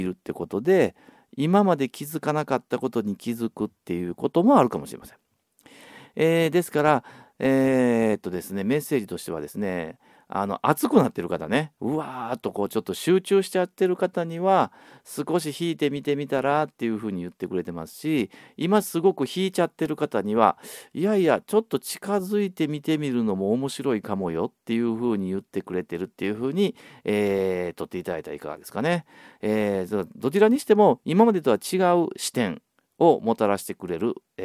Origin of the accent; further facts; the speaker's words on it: Osaka, Japan; accent: Osaka dialect; 僕はね、大阪出身なので、かなり大阪弁のイントネーションになってますが